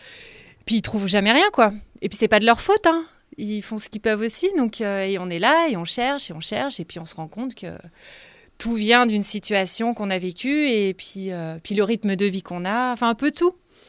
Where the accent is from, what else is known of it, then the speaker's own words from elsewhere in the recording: Auvergne-Rhône-Alpes, France; Alors, je viens de Savoie.